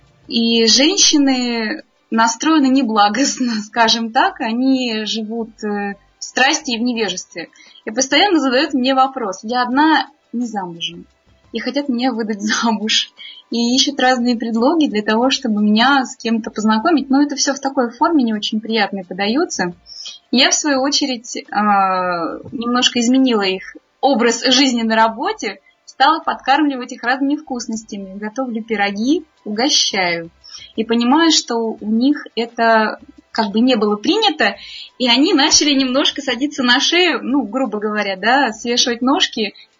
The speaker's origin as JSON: {"language": "Russian", "town": "Voronezh", "region": "Voronezh Oblast", "country": "Russia", "said": "Я из Воронежа."}